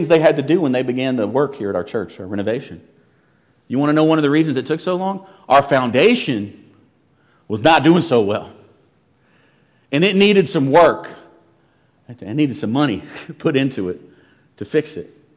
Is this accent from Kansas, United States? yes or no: no; Charlotte, North Carolina, United States; in Christ, it doesn't matter that my wife is from Lake Charles, Louisiana, and I'm from Charlotte